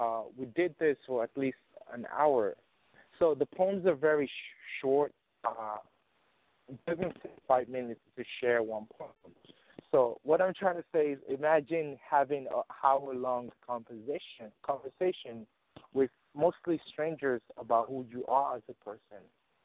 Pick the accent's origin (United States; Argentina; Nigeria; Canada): Nigeria; As I shared with you in the last episode, that I am originally from Nigeria.